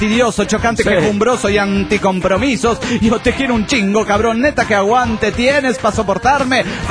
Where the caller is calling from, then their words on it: General Belgrano, Buenos Aires Province, Argentina; de General Belgrano, Buenos Aires, Argentina.